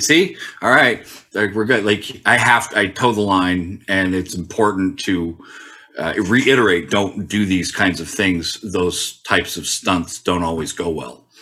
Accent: Tokyo, Japan; I grew up in Tokyo. My parents worked over there.

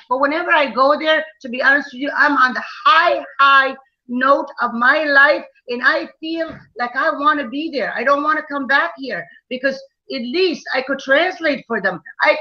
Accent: Afghanistan; And I said, I'm from Afghanistan. I want to visit some of these people.

